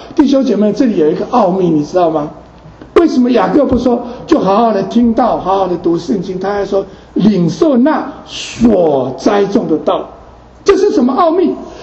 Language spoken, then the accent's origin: Chinese; China; 像我们中国人的这个唐朝的这个李商隐啊，这个诗人做的诗啊